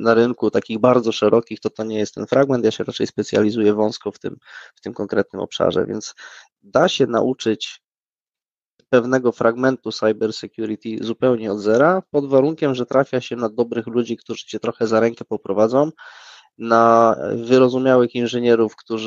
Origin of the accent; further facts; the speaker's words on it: Silesian Voivodeship, Poland; Jak patrzę na Śląsku, jakie są firmy, bo jestem ze Śląska